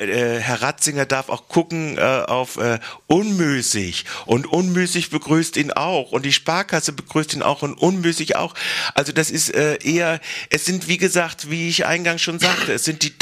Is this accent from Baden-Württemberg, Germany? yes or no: yes; Freiburg, Baden-Württemberg, Germany; Und warum sollte ich als Freiburger dann dahin gehen?